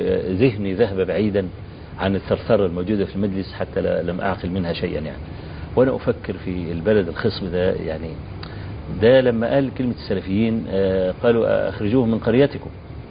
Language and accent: Arabic; Kafr El Sheikh, Kafr El Sheikh Governorate, Egypt; فأول ما نزلت في بلدي كفر الشيخ، يعني المحافظة كفر الشيخ